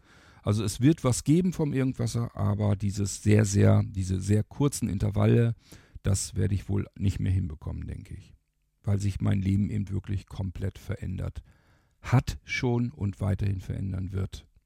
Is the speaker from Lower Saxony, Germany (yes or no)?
yes; Lower Saxony, Germany; da mal ein bisschen was zeigen, den Dümmersee und so weiter.